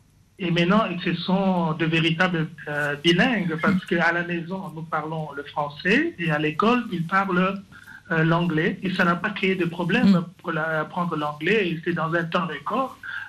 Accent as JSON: {"language": "French", "country": "DR Congo", "first_language": "Tshiluba", "second_language": "French", "said": "Je parle lingala avec mon épouse. Mm. On parle aussi les autres langues, comme notre langue maternelle, le chiluba."}